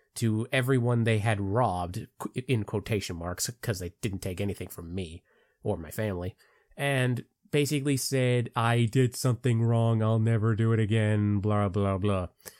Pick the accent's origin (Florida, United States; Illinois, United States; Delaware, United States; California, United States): Florida, United States; Palm Bay; Hey Leroy … I come from Palm Bay, Florida, so yes, I am a Florida man